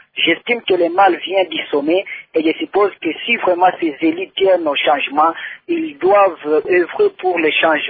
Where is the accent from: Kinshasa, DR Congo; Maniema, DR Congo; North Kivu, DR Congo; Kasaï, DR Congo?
Maniema, DR Congo; même ici chez nous au Maniema